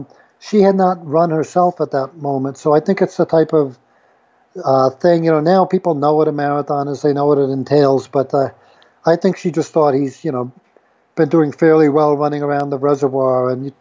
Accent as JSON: {"language": "English", "town": "New York City", "region": "New York", "country": "United States", "tie": "born or raised there", "said": "I went around the reservoir because I grew up in Manhattan."}